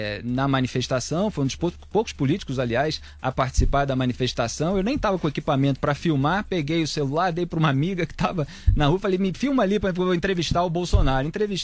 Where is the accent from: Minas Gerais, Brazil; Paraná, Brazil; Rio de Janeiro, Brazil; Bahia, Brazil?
Rio de Janeiro, Brazil; Como eu sou do Rio de Janeiro